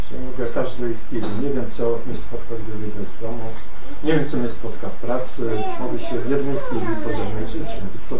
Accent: Opole, Opole Voivodeship, Poland; jestem z Opola i urodziłem się w rodzinie chrześcijańskiej, wierzącej.

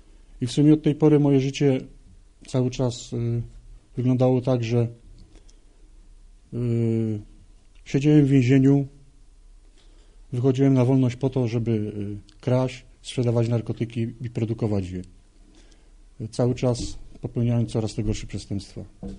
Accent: Nowa Huta, Lesser Poland, Poland; Urodziłem się i wychowałem w Nowej Hucie. Jestem tutaj tak zwanym tubylcem. Urodziłem się w rodzinie katolickiej. Jako jedynie dziecko.

